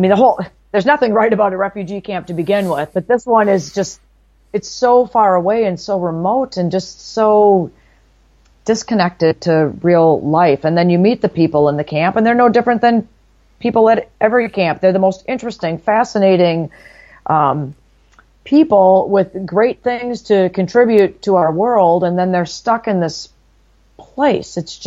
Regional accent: Buffalo, New York, United States; I'm a mom from Buffalo, New York.

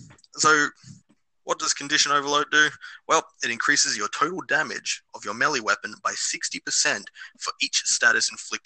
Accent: Australia; I'm Australian, all right? Don't hold against me.

